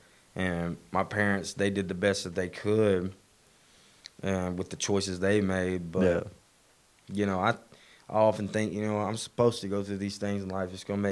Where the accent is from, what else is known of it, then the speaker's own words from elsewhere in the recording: Ball Ground, Georgia, United States; Ball Ground is really like my hometown. I stayed there for like 14 years, but for about 5 years, when we first got there, my mom and dad were together, and then they split up.